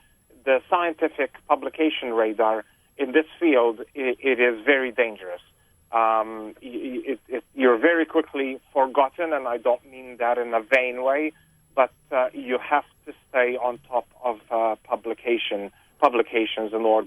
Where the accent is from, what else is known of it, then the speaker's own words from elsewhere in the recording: Malta; I ultimately found a position in my home country, which was Malta.